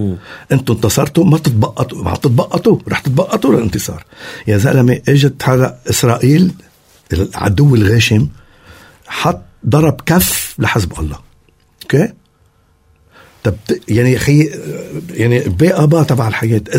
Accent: Lebanon; مش عم بحكي انا كغنية، بحكي انا كشعب لبناني

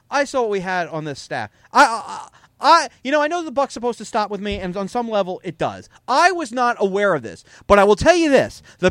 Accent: New Jersey, United States; Well, we're both from Jersey.

